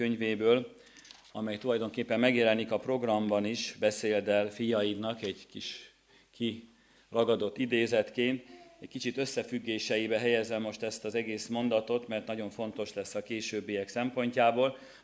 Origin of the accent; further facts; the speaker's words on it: Nyíregyháza, Szabolcs-Szatmár-Bereg, Hungary; tehát vannak itt nyíregyházi gyökerek, az a bizonyos boldog szülői ház, az engem nyíregyházal emlékeztet, hiszen ott nőttem föl, ott konfirmáltam